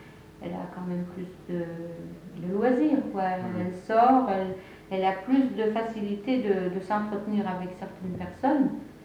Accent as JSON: {"language": "French", "region": "Grand Est", "country": "France", "said": "ou ça se passe un petit peu comme ça chez nous en Lorraine. Vous voyez, on est plus familier."}